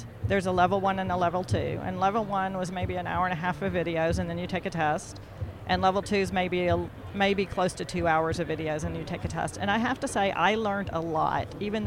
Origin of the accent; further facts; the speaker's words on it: Dallas, Texas, United States; The other one that I lead is the Texas Louisiana, because I'm from Dallas.